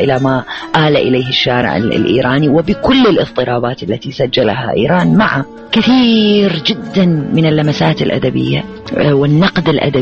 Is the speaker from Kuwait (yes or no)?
no; Iraq; now in Cairo, Egypt; منذ أن كانت ممنوعة عندنا في العراق